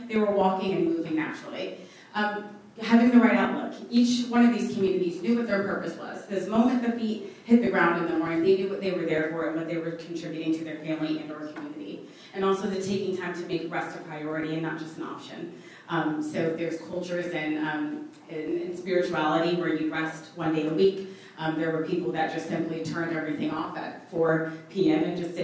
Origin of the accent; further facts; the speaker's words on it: Jacksonville, Florida, United States; I'd like to say that I am a proud Jacksonville native. I went through Duval County Public Schools. I was raised in the Brentwood area